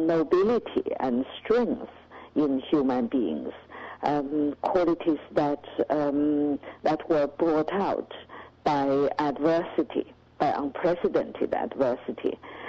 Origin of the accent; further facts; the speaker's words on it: China; moved away as an adult; Yes, I grew up in China until I was 24 in 1978, when I left China.